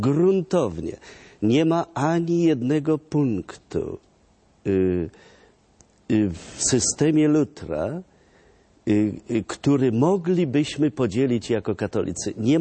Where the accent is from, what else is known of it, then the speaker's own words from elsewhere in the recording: Lublin Voivodeship, Poland; Właśnie, z Lubelszczyzny, pięknie, z mojej małej ojczyzny.